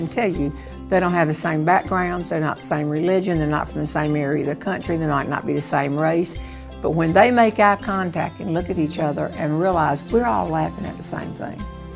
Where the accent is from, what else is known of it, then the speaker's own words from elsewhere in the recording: North Carolina, United States; Well, I'm from the South. Can you tell? I grew up in North Carolina. My people were from Alabama.